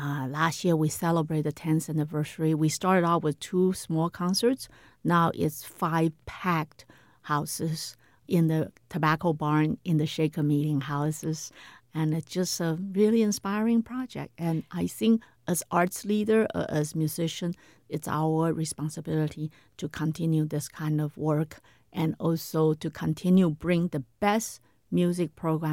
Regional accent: Taiwan; moved away as an adult; now in United States; I know when I came to United States from Taiwan as a 21-year-old youngster, I was already so inspired by America as a country.

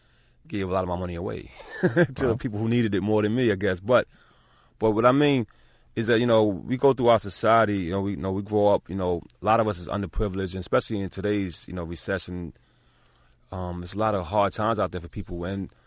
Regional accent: New York City, New York, United States; Well, as a child, being one of 11 children, it was, you know, very hard times growing up in New York City.

